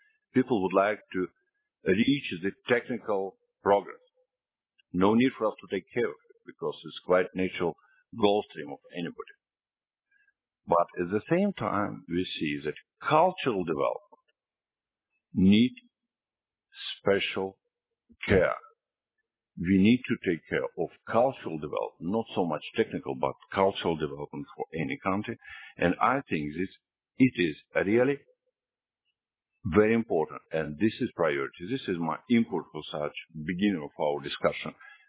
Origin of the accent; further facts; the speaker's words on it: Russia; English is a second language; I don't know what about India, but I came from Russia.